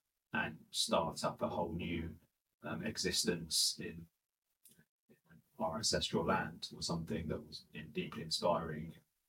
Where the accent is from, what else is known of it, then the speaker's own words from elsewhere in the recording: Stanmore, London, United Kingdom; I grew up in Northwest London in Stanmore, Rushbrook Up Primary School and JFS Secondary School. And I always enjoyed my Judaism.